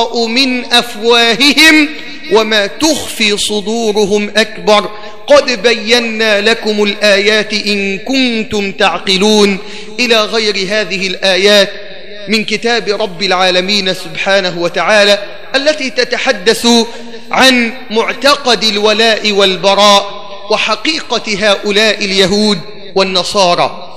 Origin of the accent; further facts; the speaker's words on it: Egypt; علشان كده التعليم عندنا في مصر للأسف الدين فيه مادة أساسية ولا مادة هامشية؟